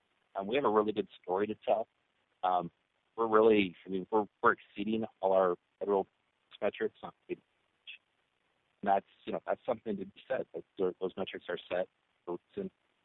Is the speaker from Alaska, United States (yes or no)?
yes; Fairbanks, Alaska, United States; the Fairbanks, of course, I'm from Fairbanks, so off the Fairbanks.